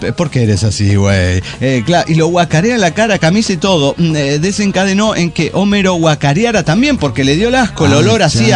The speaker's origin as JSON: {"language": "Spanish", "region": "Potosí", "country": "Bolivia", "tie": "born or raised there", "said": "se recordó la gesta libertaria de Potosí. Mi ciudad natal."}